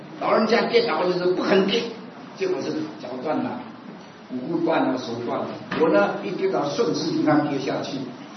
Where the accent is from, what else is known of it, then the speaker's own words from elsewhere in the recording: China; now in United States; 我说：“我中国人，什么气得要命？”